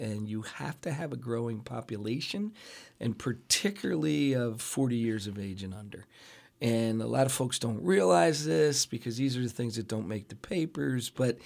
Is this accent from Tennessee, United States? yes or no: no; Bethlehem, Pennsylvania, United States; I grew up in Bethlehem. My dad worked in the steel mills here, as my grandparents did. So I'm unabashedly pro Lehigh Valley.